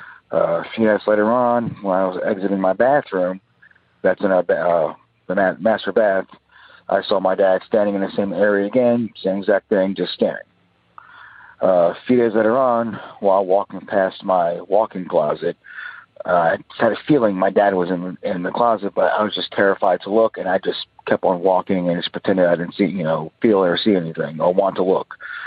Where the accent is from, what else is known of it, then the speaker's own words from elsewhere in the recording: Georgia, United States; I am from Georgia.